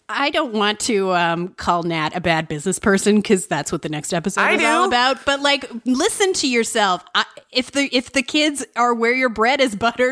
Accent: Canada; so this message has personal resonance for me, not just as a Canadian, but as a proud union laborer.

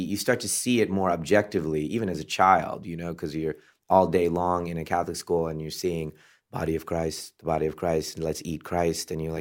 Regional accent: Pondicherry, Puducherry, India; born there; I was born in Pondicherry, India

